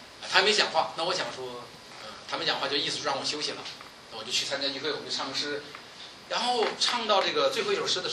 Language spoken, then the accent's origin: Chinese; Beijing, China; 我不好意思讲，我是北京人，我不能讲这话。